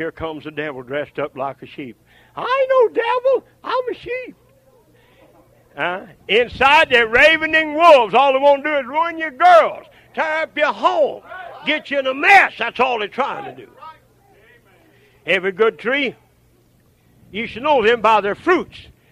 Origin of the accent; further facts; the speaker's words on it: Oklahoma, United States; but I come from Oklahoma, and my uncle had to build a fort under his to move it.